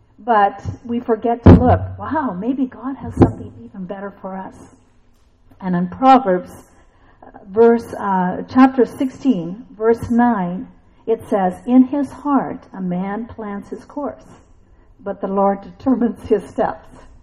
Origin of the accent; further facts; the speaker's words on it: Washington, United States; And we're from the West Coast, so we're from Washington State.